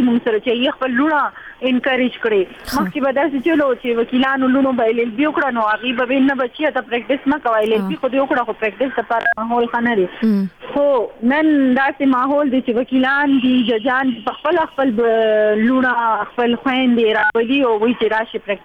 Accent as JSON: {"language": "Pashto", "town": "Peshawar", "region": "Khyber Pakhtunkhwa", "country": "Pakistan", "tie": "born or raised there", "said": "زه د پیښور اوسېدونکی یم او ما خپل ابتدایي تعلیم هم پیښور خار یو پرایویټ اداره ده هلته نه مې لسم امتحان ورکو."}